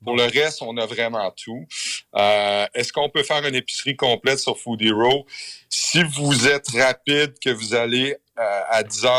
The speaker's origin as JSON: {"language": "French", "region": "Quebec", "country": "Canada", "said": "On est québécois"}